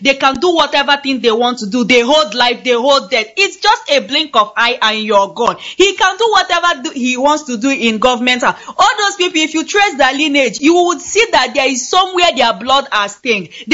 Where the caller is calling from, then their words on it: Jerusalem, Jerusalem District, Israel; I'm calling from Jerusalem, Israel, this morning.